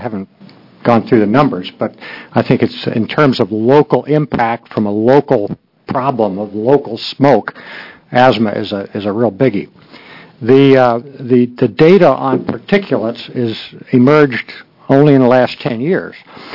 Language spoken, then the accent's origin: English; Eugene, Oregon, United States; I'm a pulmonologist from Eugene